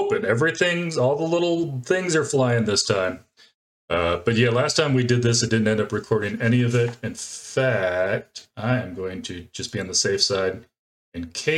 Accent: Phoenix, Arizona, United States; I didn't have that problem growing up in Phoenix. I had a Summer was like 9 months long.

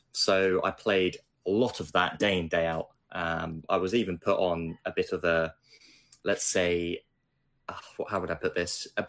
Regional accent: East of England, United Kingdom; I grew up in Essex, and I went to a school in that area

